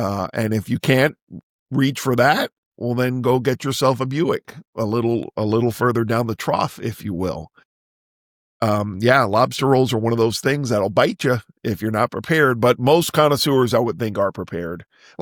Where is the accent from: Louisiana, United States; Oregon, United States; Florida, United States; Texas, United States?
Florida, United States; now in Savannah, United States; I'm not a connoisseur because I'm from South Florida where we didn't do such stuff with lobster.